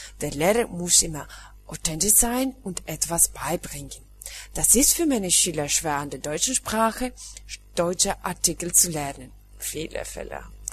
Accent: Greece; German is a second language; Ich komme aus Griechenland. Ich bin geboren im Jahr 1987.

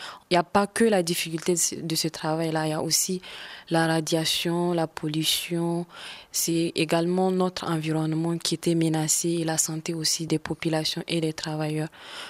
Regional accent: Arlit, Agadez, Niger; moi je suis née à Arlit et j'ai grandi là-bas.

